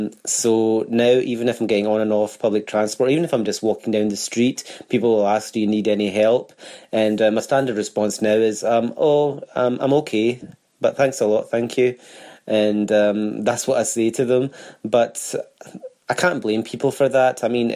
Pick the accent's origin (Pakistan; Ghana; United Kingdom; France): United Kingdom; Glasgow, Scotland; I'm from Glasgow